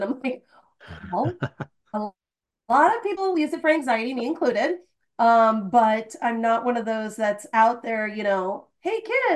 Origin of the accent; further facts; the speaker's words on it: California, United States; And as a Californian, I know you are too, the use of cannabis is not something that I see as a big deal in general.